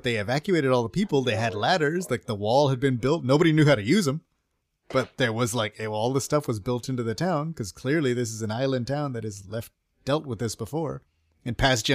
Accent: Texas, United States; Nah. And I'm from Texas.

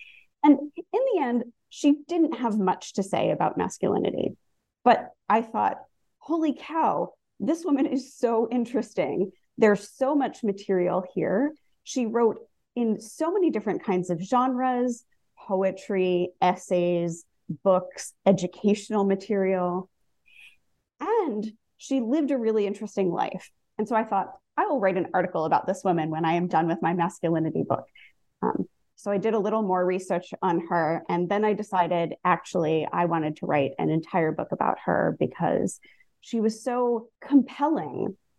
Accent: New Jersey, United States; Yeah, I grew up in New Jersey. I went to a big public high school and encountered a number of different religious practices in the world around me, within my own family.

